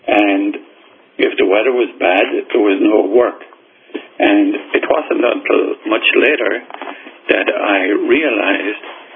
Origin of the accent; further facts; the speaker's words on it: Midlands, Ireland; born there; I was born in the Midlands of Ireland in a farm of 50 acres, which was very poor land because it was very soft and it held water.